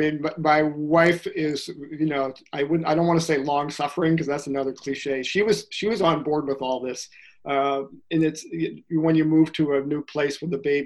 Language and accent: English; Lexington, Massachusetts, United States; also born or lived in Boston / Holland / Berkeley, California / Toronto; So I was born in Boston when he was getting his PhD at Harvard. And then we went off to Holland for a year and I learned to speak Dutch in third grade. Loved that. Came back and went to Berkeley, California for a year and then back to Lexington, Mass, and then Toronto.